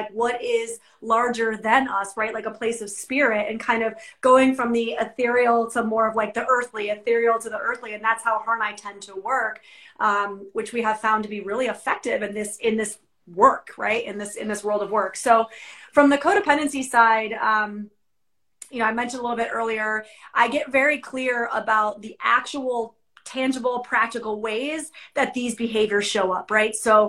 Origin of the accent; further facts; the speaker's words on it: New York, United States; You know, I'm a New Yorker.